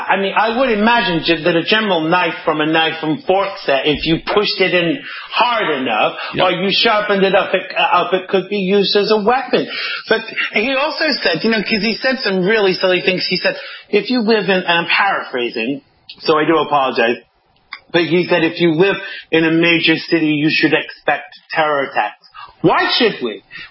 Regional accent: London, United Kingdom; I live in London. I'm speaking to you live from the nation's capital. And the thing is, at the end of the day, as a Londoner, I can vote in that election

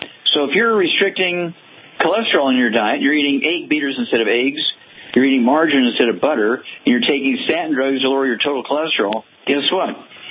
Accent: Missouri, United States; let's go to Missouri, my home state

